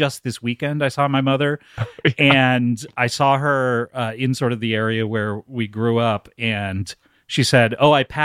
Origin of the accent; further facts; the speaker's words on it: California, United States; Orange County, California